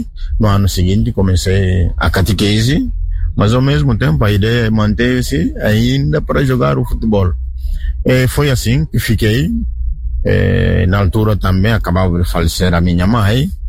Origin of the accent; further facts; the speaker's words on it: Guinea-Bissau; born there; como disse, padre diocesano da Guiné-Bissau. Nasci na Guiné ao mesmo tempo. Sou da família que não é cristã